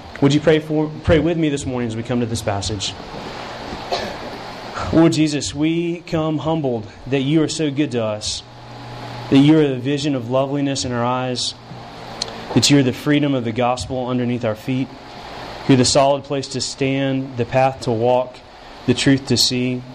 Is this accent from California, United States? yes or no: no; Lookout Mountain, Tennessee, United States; In my hometown of Lookout Mountain, Tennessee, there is a race called the Stump Jump.